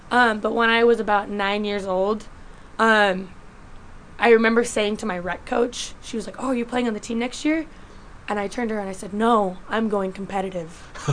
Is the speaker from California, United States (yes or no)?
no; Utah, United States; Born and raised in Utah, I felt a good urge to go out of Utah.